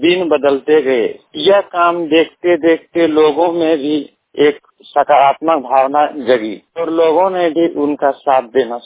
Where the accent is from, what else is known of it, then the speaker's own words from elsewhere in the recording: Amrapara, Jharkhand, India; मैं पाकुड़ जिला आमरापरा का रहने वाला हूँ।